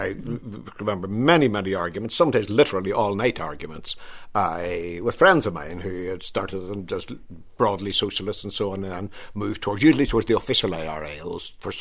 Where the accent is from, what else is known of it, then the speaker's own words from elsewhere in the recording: Derry, Northern Ireland, United Kingdom; I grew up in the Bogside, from Rossville Street in the Bogside.